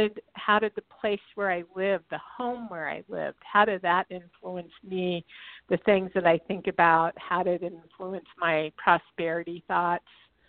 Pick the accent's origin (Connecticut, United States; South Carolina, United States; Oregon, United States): Oregon, United States; I was just in Mexico, just got back on Sunday evening, and I grew up on the Oregon coast.